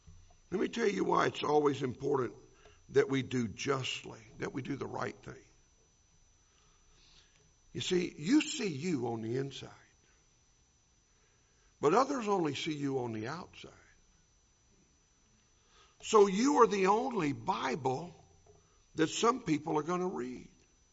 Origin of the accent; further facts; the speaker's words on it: Louisiana, United States; You know, we grew up in Louisiana.